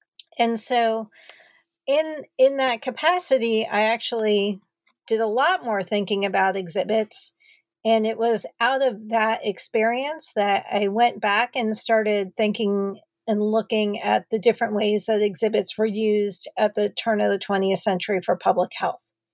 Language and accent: English; New Jersey, United States; So I've traveled around the country. I started off growing up in New Jersey.